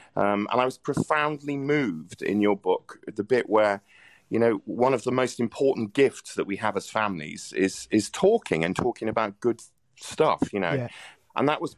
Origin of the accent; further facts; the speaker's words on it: Wales, United Kingdom; now in London, United Kingdom; I'm not a Londoner by birth. I'm Welsh, as you know.